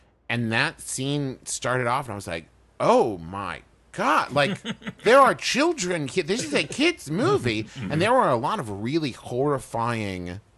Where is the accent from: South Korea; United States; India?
United States; West Virginia; growing up in West Virginia, I looked at them like, yeah, like, bite me.